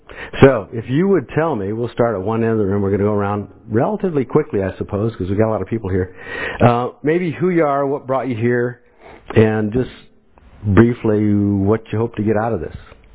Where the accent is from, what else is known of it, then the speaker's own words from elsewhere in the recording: Ohio, United States; born there; Let's see, I was born in Ohio, and I was raised Methodist.